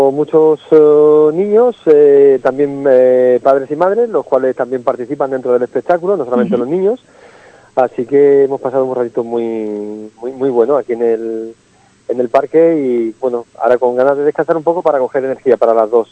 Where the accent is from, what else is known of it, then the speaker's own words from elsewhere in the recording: Málaga, Andalusia, Spain; Somos de Málaga